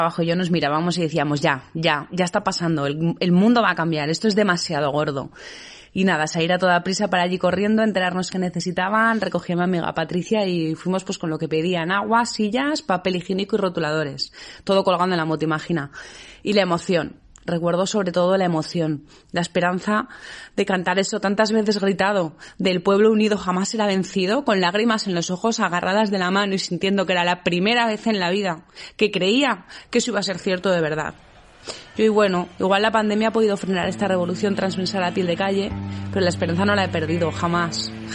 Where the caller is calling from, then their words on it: Zaragoza, Aragon, Spain; de Zaragoza.